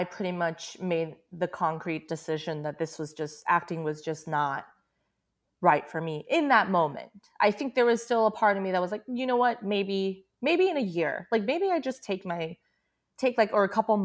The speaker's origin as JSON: {"language": "English", "country": "United States", "tie": "born or raised there", "said": "Oh, I was like, well, I just don't because I grew up in America and I learned English."}